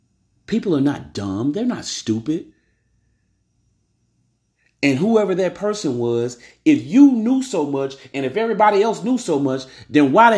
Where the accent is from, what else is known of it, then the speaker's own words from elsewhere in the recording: Louisiana, United States; I'm from Louisiana, man.